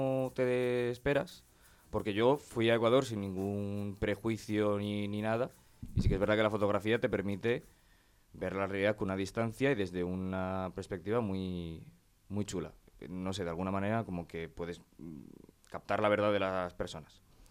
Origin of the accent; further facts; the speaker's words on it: Aragon, Spain; Yo me volví a casa con mis padres, a Zaragoza. No encontraba trabajo por ningún lado. Yo me fui de repente a trabajar a mi pueblo, en el Pirineo Aragonés